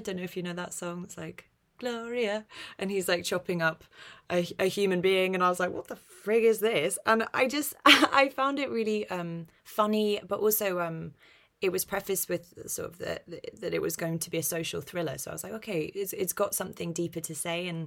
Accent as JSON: {"language": "English", "region": "London", "country": "United Kingdom", "tie": "born or raised there", "said": "I grew up in North London. My accent's very neutral"}